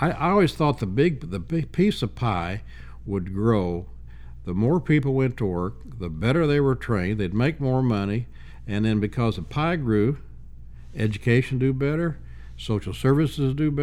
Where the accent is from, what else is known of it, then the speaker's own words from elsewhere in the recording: St. Louis, Missouri, United States; I said, I'm from St. Louis, I mean, but my city is at the other end of I-44, and if you guys do good, I'm going to do good.